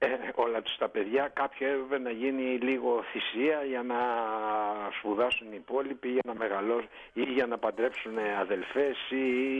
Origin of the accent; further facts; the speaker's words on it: Greece; έτσι πάντα σκεφτόμουν την πατρίδα μου και το σπίτι μου, και η φωνή της Ελλάδος ήταν για μένα ό,τι καλύτερο